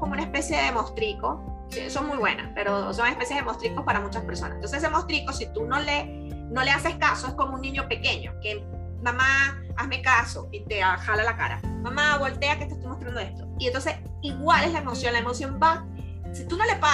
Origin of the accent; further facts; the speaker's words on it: Venezuela; moved away; uno cree que nada más los que emigramos somos los venezolanos